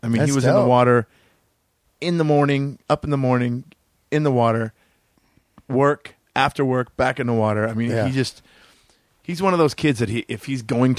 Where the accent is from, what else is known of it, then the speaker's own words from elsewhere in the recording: Long Beach, California, United States; I mean, living where we live. I mean, growing up in Long Beach, you know, we're a 5-minute drive from some pretty good.